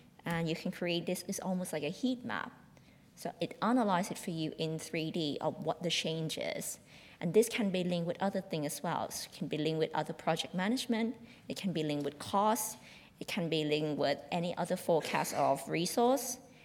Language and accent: English; Thailand; I come from Thailand, we're a developing country.